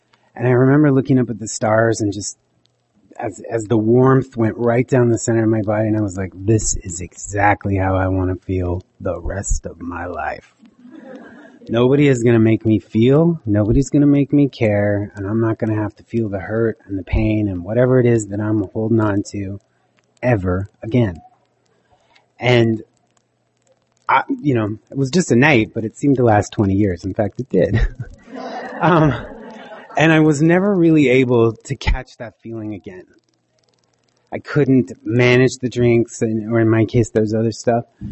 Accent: Montana, United States; I am an alcoholic from Montana. In addition to being an alcoholic, the Creator sought to make me a Kootenai Indian.

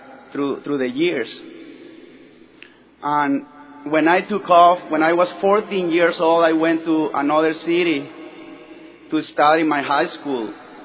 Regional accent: Sonora, Mexico; English is a second language; I grew up in a family of eight brothers and sisters. I grew up in Mexico, in Sonora State. And I started drinking when I was 9 years old.

